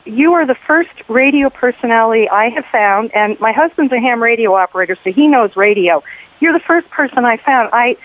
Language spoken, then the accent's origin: English; New York, United States; I grew up in Rockland County, and every night, probably Monday to Friday, 10 to 11, I would be in bed, supposed to be asleep